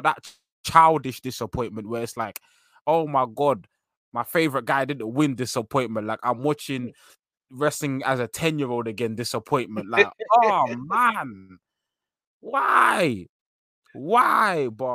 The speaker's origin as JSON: {"language": "English", "country": "United Kingdom", "said": "I'm a Brit."}